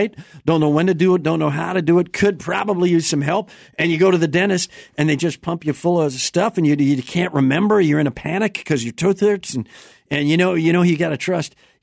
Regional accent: Wisconsin, United States; I'm from Chamber Falls, Wisconsin.

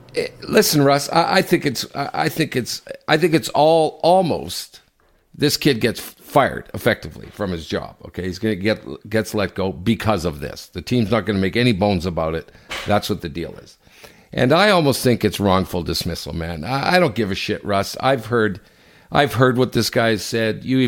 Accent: Canada; we're Canadian

